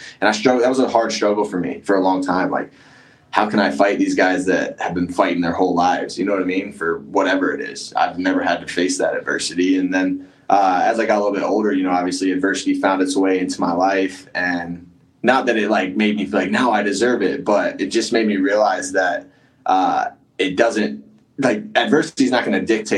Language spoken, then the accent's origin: English; Columbia, South Carolina, United States; now in Michigan, United States; So I grew up in right outside Columbia, South Carolina. Went to college there, wrestled there.